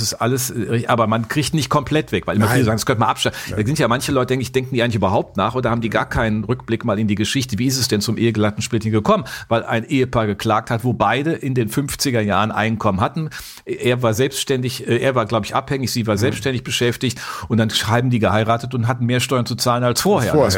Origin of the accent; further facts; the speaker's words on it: Düsseldorf, North Rhine-Westphalia, Germany; born there; ist ja immer meine Geburtsstadt.